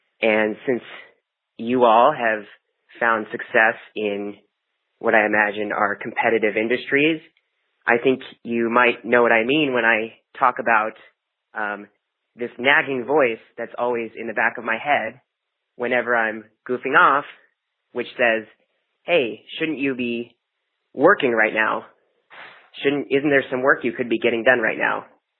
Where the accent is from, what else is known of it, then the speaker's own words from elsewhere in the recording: Mountain View, California, United States; I'm from Mountain View.